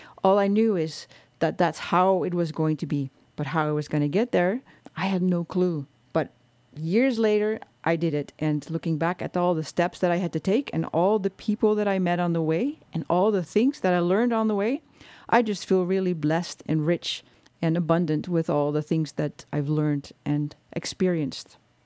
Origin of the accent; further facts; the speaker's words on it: Netherlands; English is a second language; moved away as an adult; now in Canada; Originally, I'm from the Netherlands, and that's where I grew up with my family. And I was there until probably in my late 30s.